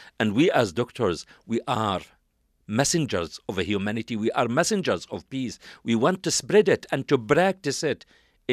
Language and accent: English; Jabalia, Gaza Strip, Palestine; I am Palestinian from the Jabalia refugee camp.